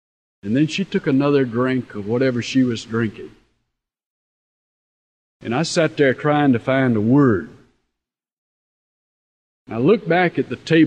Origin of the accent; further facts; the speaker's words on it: Georgia, United States; I grew up in Georgia